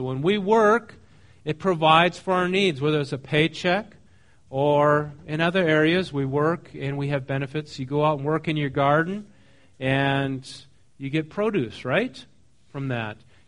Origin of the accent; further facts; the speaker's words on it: North Dakota, United States; Nebraska, I grew up in North Dakota.